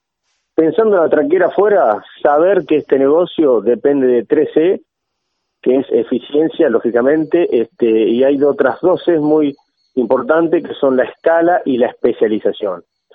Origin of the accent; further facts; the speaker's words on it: Argentina; acá hay un punto fuerte que como productor argentino tenemos que destacar